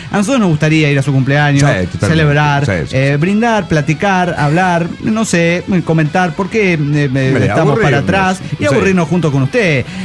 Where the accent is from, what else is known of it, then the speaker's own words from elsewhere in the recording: Capulhuac, State of Mexico, Mexico; de Calpulhuac, México